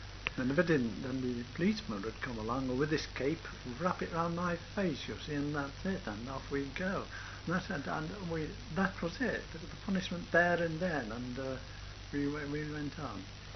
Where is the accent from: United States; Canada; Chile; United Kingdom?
United Kingdom; Frodsham, North West England; born there; I was born at Frodsham in Cheshire, 19th of September, 1896. My father was a water engineer and looked after all the pumping systems for the district.